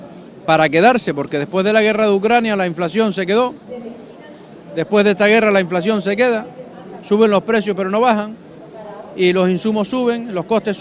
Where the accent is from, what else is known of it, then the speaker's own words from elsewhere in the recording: Canary Islands, Spain; el 53% que sí somos de Lanzarote como de Fuerteventura, tenemos una responsabilidad, que es mantener esa identidad.